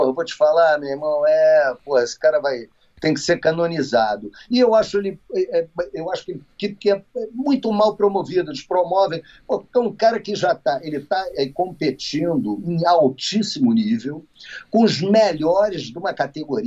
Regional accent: Brazil; nós somos brasileiros, mas, porra, não é sempre que você vai torcer para um brasileiro

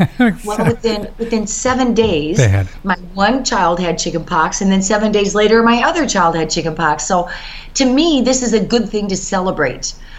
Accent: Michigan, United States; I'm from Michigan, Patrick, and I helped to form a group called Michigan for Vaccine Choice back in 1995.

